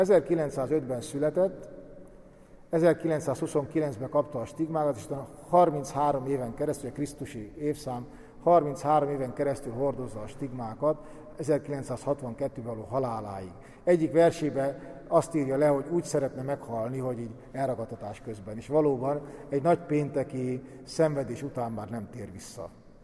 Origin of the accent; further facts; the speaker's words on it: Szolnok, Jász-Nagykun-Szolnok, Hungary; bocsánat, ha még nem mondtam volna, én is szolnoki vagyok